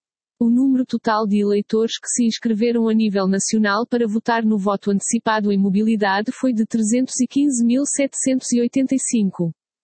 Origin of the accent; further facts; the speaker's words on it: Caldas da Rainha, Leiria, Portugal; born there; now in Portimão, Portugal; Nasci nas Caldas da Rainha, mas estou a morar em Portimão.